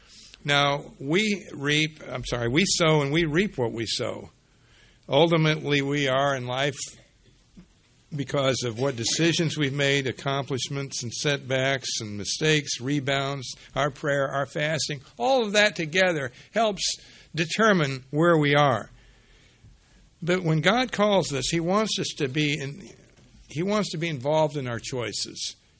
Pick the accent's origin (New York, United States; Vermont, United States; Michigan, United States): Vermont, United States; We certainly saw a lot of that where I grew up in Vermont.